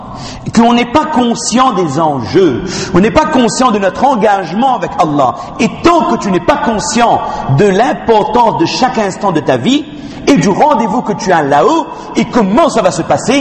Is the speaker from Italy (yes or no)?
no; France; Je suis français et donc européen. De quelle pratique rituelle? Je suis la religion de l'islam.